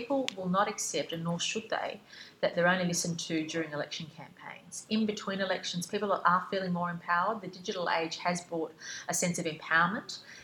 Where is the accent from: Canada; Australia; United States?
Australia; New South Wales; you are so lucky to be born and raised in Australia and New South Wales.